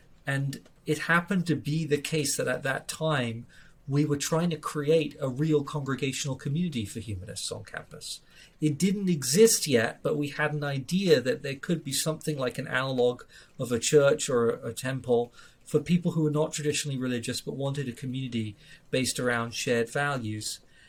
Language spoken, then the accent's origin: English; London, United Kingdom; I grew up in Southwest London, and I grew up in a non-religious family.